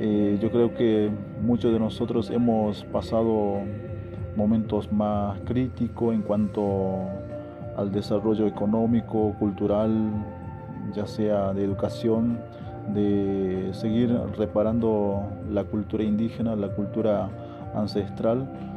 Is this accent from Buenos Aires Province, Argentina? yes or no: no; La Lomita, Formosa, Argentina; now in Ingeniero Juárez, Argentina; del pueblo Pilagá. Yo soy de La Lomita, kilómetro 14. Actualmente estoy acá en Ingeniero Juárez